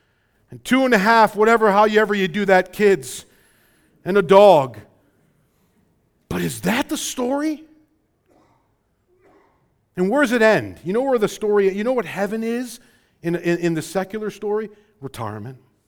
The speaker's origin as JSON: {"language": "English", "town": "Rockford", "region": "Illinois", "country": "United States", "said": "you know, I'm from Rockford. I was educated. Guilford High School grad, dude."}